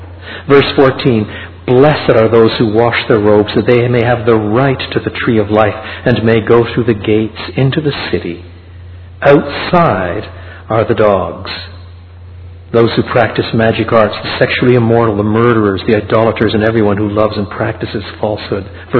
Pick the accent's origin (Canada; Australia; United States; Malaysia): Canada; And as a Canadian, I can appreciate that.